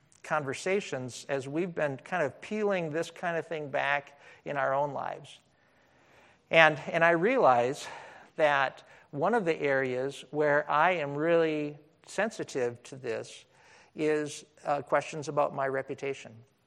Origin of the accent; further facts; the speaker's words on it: Wisconsin, United States; I grew up in Wisconsin. Many of you know I'm a Green Bay Packer fan.